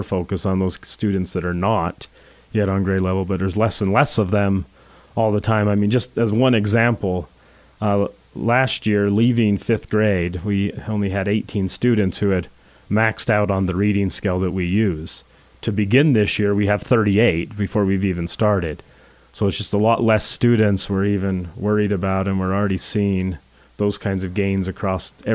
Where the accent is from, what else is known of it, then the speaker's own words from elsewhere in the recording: Price, Utah, United States; So I grew up in Price my whole life.